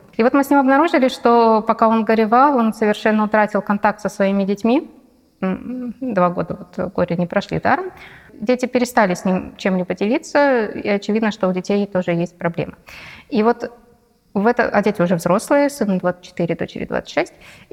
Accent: Novosibirsk, Novosibirsk Oblast, Russia; Я писательница из Новосибирска.

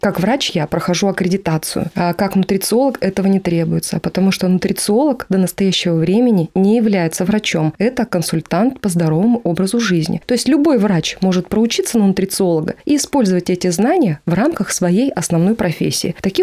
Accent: Omsk Oblast, Russia; я сама из Омской области, а мне нужно было поехать в Томск позарез

